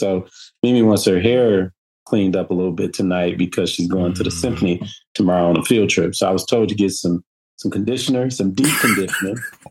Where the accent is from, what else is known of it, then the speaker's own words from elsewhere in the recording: Detroit, Michigan, United States; And we lived in Texas for about 3.5 years. We grew up in Detroit, so in Michigan.